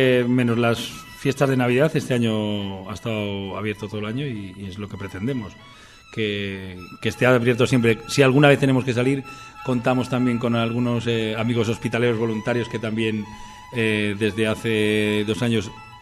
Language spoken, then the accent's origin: Spanish; Santander, Cantabria, Spain; No, yo soy de Santander. Uh-huh. Soy de Santander.